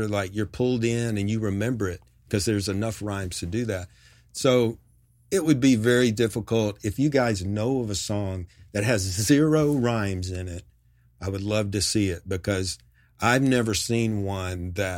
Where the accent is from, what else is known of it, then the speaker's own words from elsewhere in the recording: New York City, New York, United States; now in Nashville, United States; So when I came from New York City, moved to Nashville, was lucky enough to get a publishing deal